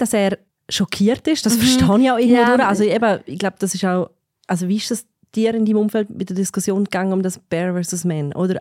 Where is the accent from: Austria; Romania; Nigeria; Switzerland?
Switzerland; Graubünden; Wir sind beide in Graubünden in einem Dorf aufgewachsen